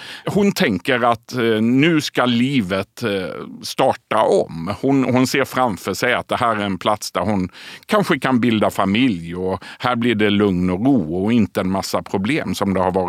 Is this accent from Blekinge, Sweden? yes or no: yes; Sölvesborg, Blekinge, Sweden; Ja, men lite är det ju som att komma hem för mig då. Jag är själv ifrån Sölvesborg.